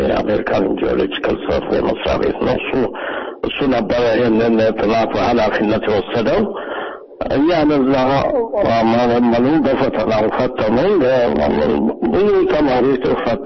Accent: Addis Ababa, Ethiopia; አዲስ አበባ አለም ገና ወረዳ የሚባል አካባቢ ነው የተወለድኩት። እናቴ ወንድም የሆኑ ሰው አዲስ አበባ ይኖሩ ነበር። ከዛ ነው ያለ አዲስ አበባ በልጅነት ያመጡኝና

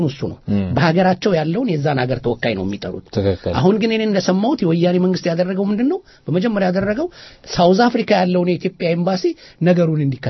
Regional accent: Addis Ababa, Ethiopia; also born or lived in Yugoslavia; እኔ ተማሪ የሃይ ስኩል ተማሪ ሆኜ ሰፈራችን ውስጥ አዲስ አበባ

